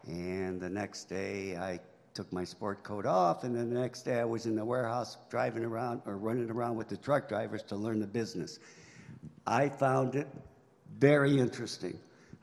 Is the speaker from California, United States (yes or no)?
no; Crown Point, Indiana, United States; I'm from Crown Point, Indiana.